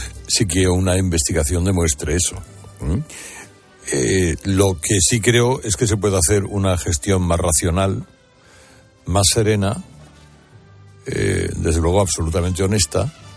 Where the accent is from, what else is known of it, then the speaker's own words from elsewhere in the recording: Basque Country, Spain; Por lo tanto, yo he estado toda mi vida hablando en una lengua impropia, o no soy vasco